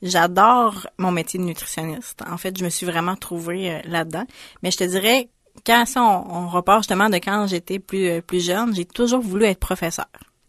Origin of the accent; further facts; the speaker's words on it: Quebec, Canada; moi je viens de la Gaspésie